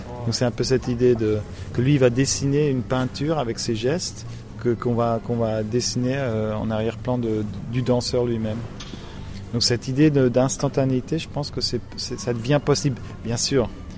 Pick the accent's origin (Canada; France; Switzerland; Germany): Switzerland; German-speaking Switzerland; French is a second language; Moi, personnellement, je suis suisse. Enfin, je viens Suisse-Allemagne. Enfin, je parle 2 langues, suisse, le français et l'allemand.